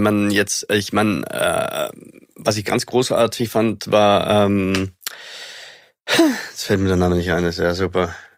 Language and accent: German; Germany; Die perfekte Aussprache war mir egal, weil ich bin Deutscher